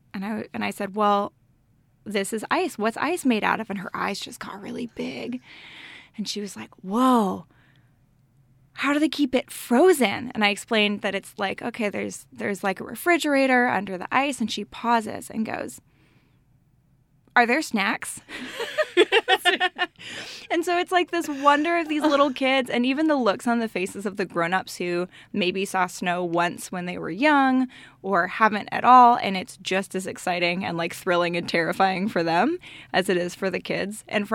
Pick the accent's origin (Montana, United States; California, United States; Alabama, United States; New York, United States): New York, United States; So I grew up in New York, where taking ice skating lessons was as common as playing soccer or doing gymnastics